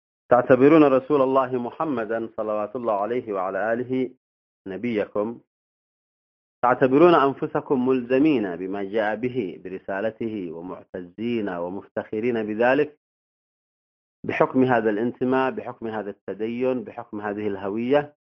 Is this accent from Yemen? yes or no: yes; Yemen; في بلدنا اليمن